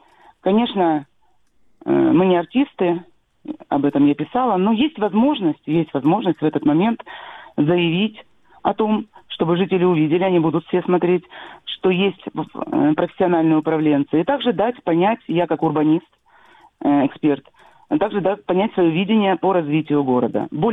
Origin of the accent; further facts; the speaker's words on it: Simferopol, Crimea, Ukraine; Я тоже коренная симферополька. Здесь живу я